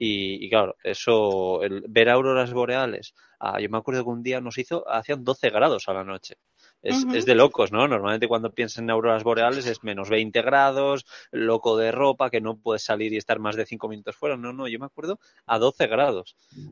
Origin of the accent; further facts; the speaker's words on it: Basque Country, Spain; Arte y yo que somos del País Vasco, de Euskadi